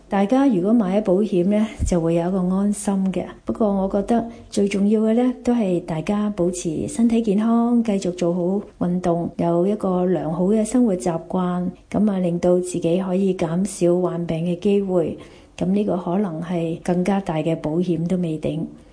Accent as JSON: {"language": "Chinese", "country": "Hong Kong", "said": "我们香港的人均寿命越来越长"}